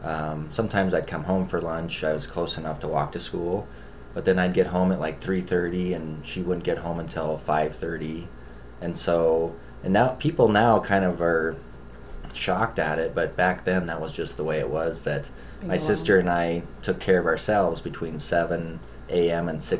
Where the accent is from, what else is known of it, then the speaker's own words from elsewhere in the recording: Helena, Montana, United States; also born or lived in Denver, United States; he didn't want his kids growing up in Denver, and so they moved to Helena. And we lived in...